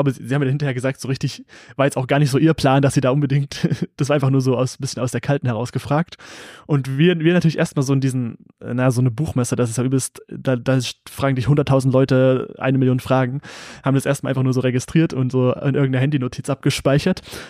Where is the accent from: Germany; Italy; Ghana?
Germany; East Germany; mir persönlich als Ostdeutscher